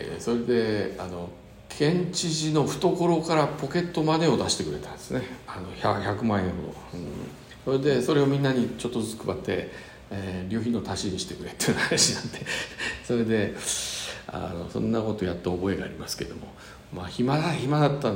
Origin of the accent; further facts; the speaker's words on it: Mito, Ibaraki, Japan; それから私の出身の水戸藩もそれを支持したんですね。